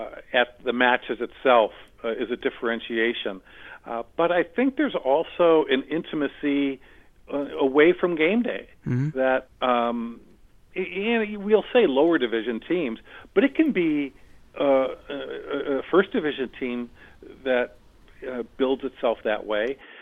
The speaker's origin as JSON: {"language": "English", "town": "Chicago", "region": "Illinois", "country": "United States", "tie": "born or raised there", "said": "I grew up in or around Chicago, and I've worked there now for about 20 years with a various number of teams."}